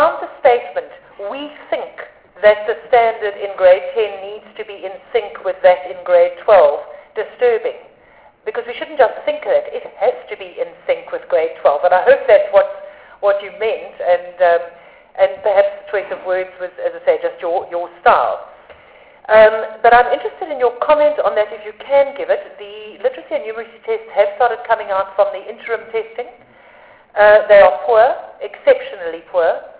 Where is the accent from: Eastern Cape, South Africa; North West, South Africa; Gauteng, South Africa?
Eastern Cape, South Africa; I'm also from the Eastern Cape